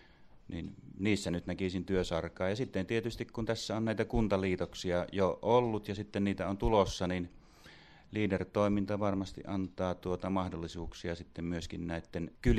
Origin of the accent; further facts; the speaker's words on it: Pyhäselkä, North Karelia, Finland; No, minähän tulen Pohjois-Karjalasta ja on lähtösi Pyhäselästä, joka on nykyistä Joensuuta.